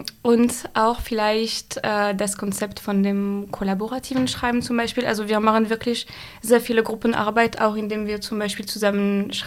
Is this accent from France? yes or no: yes; France; German is a second language; Ich komme aus Frankreich. Ich bin gerade Erasmus-Studentin an der RUB und ich studiere Germanistik.